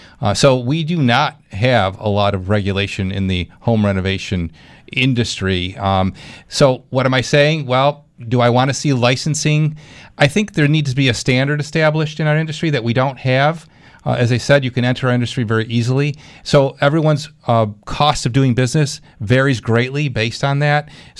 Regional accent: Clarence, New York, United States; To the phones we go in Clarence, my hometown.

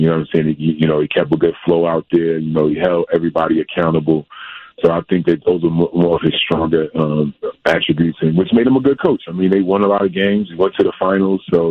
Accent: Orange, New Jersey, United States; because I grew up in Orange, New Jersey during the war on drugs era, the DARE era.

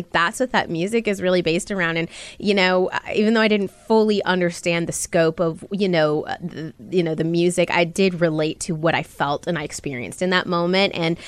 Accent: Hammond, Louisiana, United States; I grew up in Hammond, Louisiana at the time.

